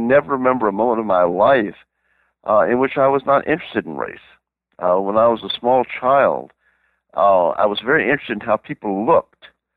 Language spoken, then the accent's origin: English; the South, United States; As a Southerner, I can criticize the South